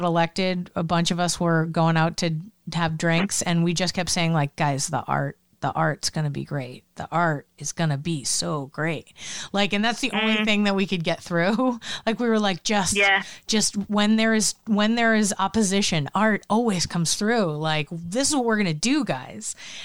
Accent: Boston, Massachusetts, United States; I mean, I'm from Boston originally, and I don't know if you know anything about Boston, but the motto is, you think you're better than me?

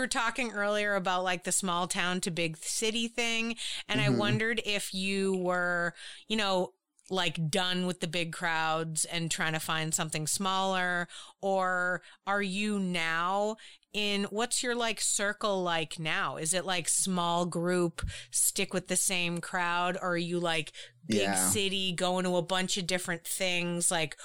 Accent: Boston, Massachusetts, United States; now in New York City, United States; but I came from Boston, and now I live, and after college, I went straight to New York City.

